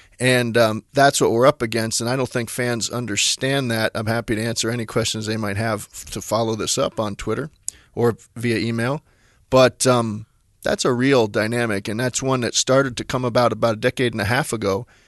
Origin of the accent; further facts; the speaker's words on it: Florida, United States; I grew up in South Florida